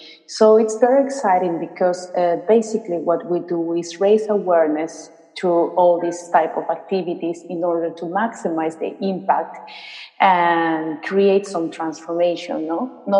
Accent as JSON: {"language": "English", "country": "Peru", "second_language": "English", "moved": "as an adult", "lives_now": "Sweden", "said": "I am a social entrepreneur. I come from Peru and I've been living in Europe since 2010. I am now in Sweden"}